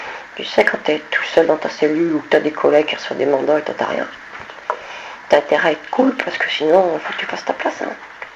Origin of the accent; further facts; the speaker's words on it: Saint-Étienne, Auvergne-Rhône-Alpes, France; Bon, j'ai 48 ans, je suis stéphanoise